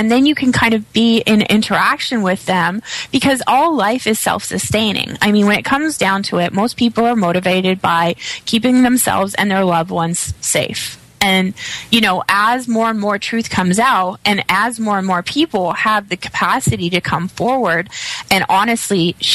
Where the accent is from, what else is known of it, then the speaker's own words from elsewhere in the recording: Canada; now in United States; And I've been here in the United States for 2 years. And it's taken, as a Canadian